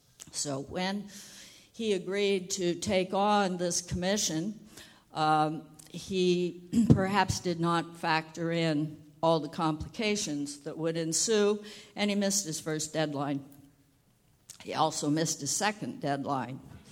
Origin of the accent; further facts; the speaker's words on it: Midwest, United States; I came from the Midwest.